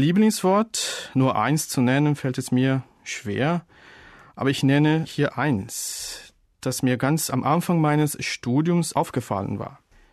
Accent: Brazil; German is a second language; Ich komme aus Brasilien. Ich bin im Jahre 1976 geboren. Ich arbeite als Deutschlehrer an einer deutschen Schule in São Paulo.

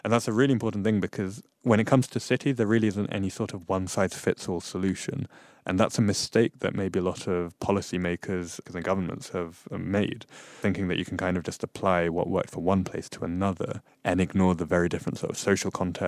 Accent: England, United Kingdom; now in Germany; I grew up in England and then moved to Germany a couple of years ago.

